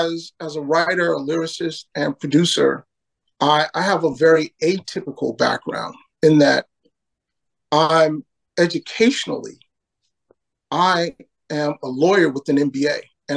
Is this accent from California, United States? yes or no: no; New York City, New York, United States; also born or lived in Maryland / South Carolina / Texas; I got to see the world from the perspective of a military brat, and I got to see it from the, growing up in New York City perspective, which is always a bit interesting.